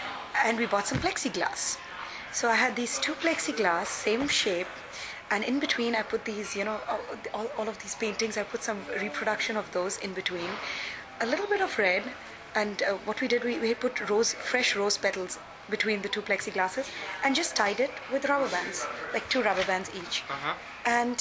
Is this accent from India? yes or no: yes; India; English is a second language; moved away as an adult; now in Chicago, United States; when I came from India, I landed in Chicago.